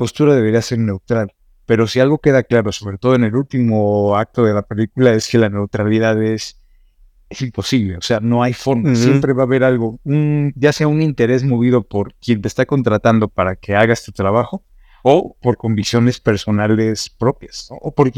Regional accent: Mexico; obviamente con la que nosotros como mexicanos podemos también como...

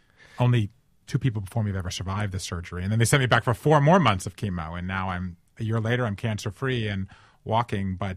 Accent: Savannah, Georgia, United States; One lives in Vermont. One lives in Savannah, my hometown

